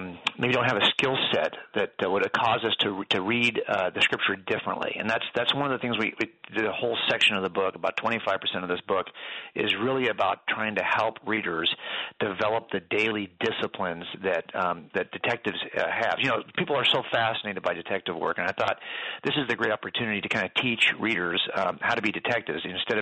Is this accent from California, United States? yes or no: yes; California, United States; I could tell you that I'm a Californian. I can make that case for why I'm a Californian. I can tell you I was born here. I can tell you that I lived here my entire life.